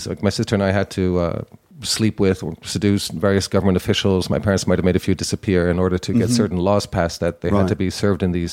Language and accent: English; New York, United States; also born or lived in Washington; living in the United States, growing up in New York and Washington, where I actually did.